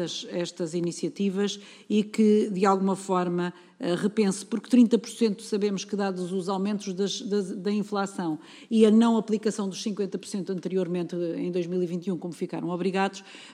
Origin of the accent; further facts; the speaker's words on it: Beira, Portugal; apesar de também a conhecer enquanto Beirã